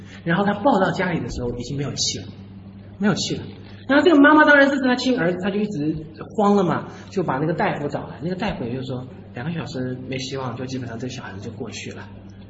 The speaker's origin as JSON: {"language": "Chinese", "town": "Hangzhou", "region": "Zhejiang", "country": "China", "said": "我们那边余杭区啊，好多安徽的弟兄姐妹都快要占了大半了"}